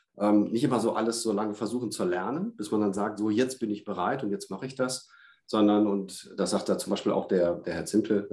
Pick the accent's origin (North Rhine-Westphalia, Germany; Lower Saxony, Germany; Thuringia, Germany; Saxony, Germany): North Rhine-Westphalia, Germany; Und ich bin Ostwestfale und das ist nochmal schlimmer.